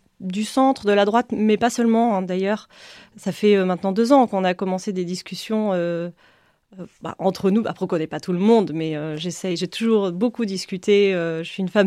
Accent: Toulouse, Occitanie, France; now in Poitiers, France; Oui, exactement. J'ai grandi à Toulouse.

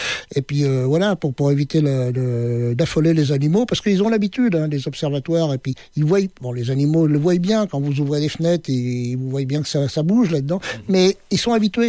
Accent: Descartes, Centre-Val de Loire, France; also born or lived in Tours; J'habitais à côté, parce que bon, je suis né à Tours, comme je vous ai dit, mais j'ai passé toute ma jeunesse, toute mon enfance à Descartes.

